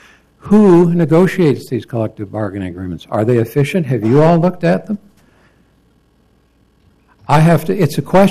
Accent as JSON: {"language": "English", "town": "Chicago", "region": "Illinois", "country": "United States", "tie": "born or raised there", "lives_now": "Portland, United States", "said": "Now, I grew up in Chicago, and I saw the same thing."}